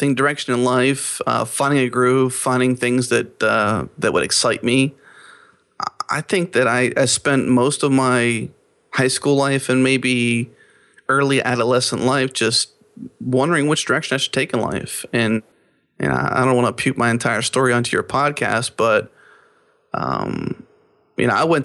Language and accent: English; Pennsylvania, United States; He's saying Texas forever, but I grew up in Pennsylvania.